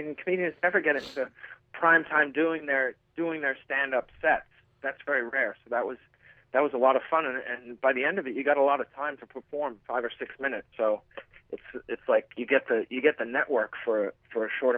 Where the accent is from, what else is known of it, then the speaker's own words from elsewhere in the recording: Boston, Massachusetts, United States; Before that, I was not a headliner other than in my hometown, which is Boston.